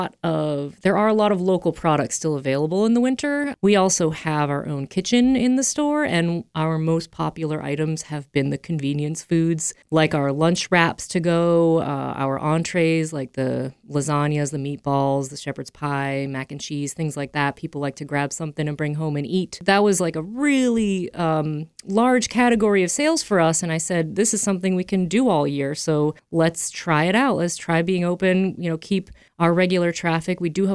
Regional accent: Andover, Massachusetts, United States; I am a first generation fruit farmer. I grew up in Andover, Mass. My family are not farmers.

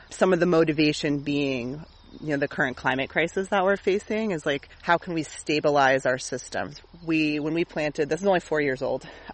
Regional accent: Massachusetts, United States; In Massachusetts, but north of Boston.

